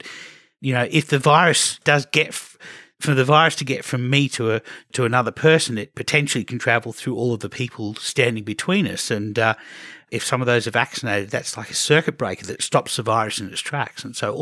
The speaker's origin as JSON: {"language": "English", "region": "Queensland", "country": "Australia", "tie": "born or raised there", "said": "when I was growing up in Queensland, my ancestors didn't come from Queensland, Australia"}